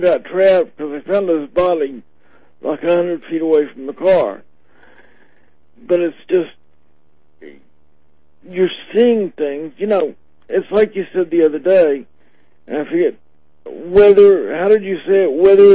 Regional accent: Florida, United States; I grew up in Florida

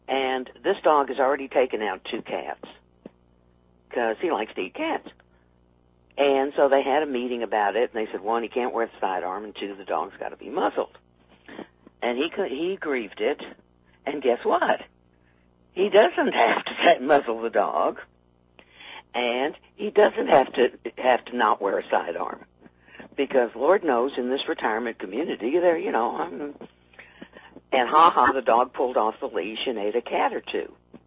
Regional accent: Texas, United States; now in Tucson, United States; I live in Tucson, which is the liberal. I'm from Texas, and I always say I sort of live in the Austin of Arizona.

